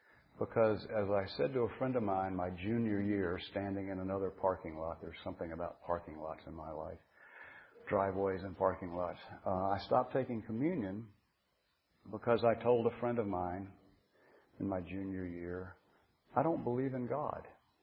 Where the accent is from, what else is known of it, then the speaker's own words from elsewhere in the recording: Atlanta, Georgia, United States; I grew up in Atlanta, Georgia, one of two children, as I now understand. Went to St. Luke's Episcopal Church.